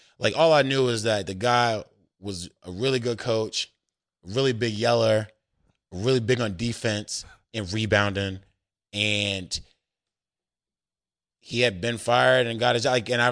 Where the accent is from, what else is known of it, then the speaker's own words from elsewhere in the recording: Newark, New Jersey, United States; Like, I'm from Newark, New Jersey. I've played in some of the worst areas ever